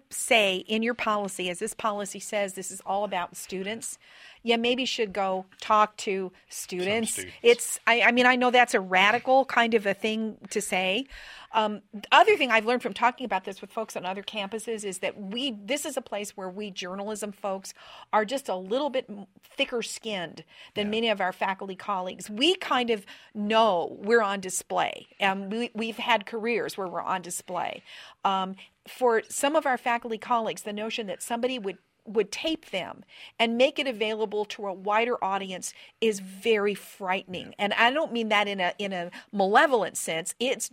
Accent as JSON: {"language": "English", "region": "Colorado", "country": "United States", "also_born_or_lived": "Michigan", "said": "I was a reporter in Ann Arbor, Michigan, and I came from Colorado. There aren't many unions in Colorado"}